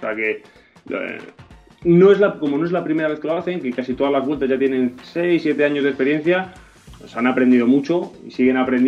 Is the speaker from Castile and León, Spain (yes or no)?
yes; Burgos, Castile and León, Spain; les empiezas a situar un poquito dónde está Burgos